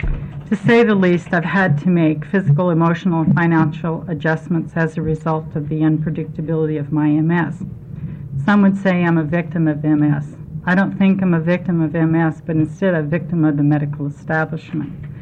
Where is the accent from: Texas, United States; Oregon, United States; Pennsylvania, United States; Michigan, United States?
Oregon, United States; Eugene; I'm from Eugene, Lynn County.